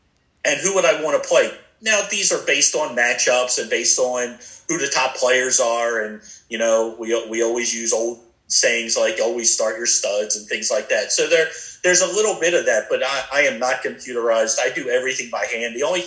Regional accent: Baltimore, Maryland, United States; I'm from Baltimore, by the way

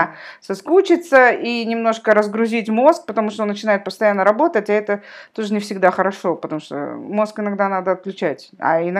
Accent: Kazakhstan; Я же казашка же, я же живу в Казахстане же.

